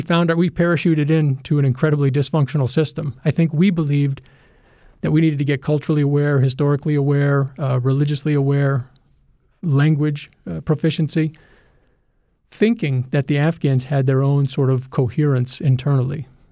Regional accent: United States; As an American

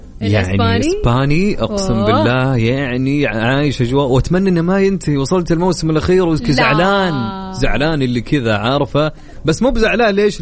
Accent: Saudi Arabia; حاليا، ما اتوقع نزل عندنا في السعوديه باقي الى الان.

